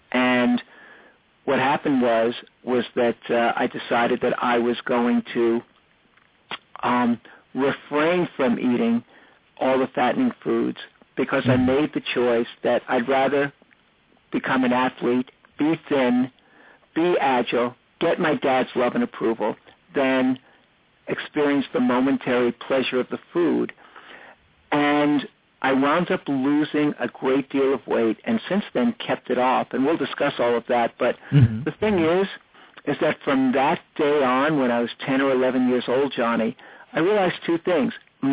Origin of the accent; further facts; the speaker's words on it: New York City, New York, United States; Sure. Well, I'm from New York City, and my dad would work 6 days a week.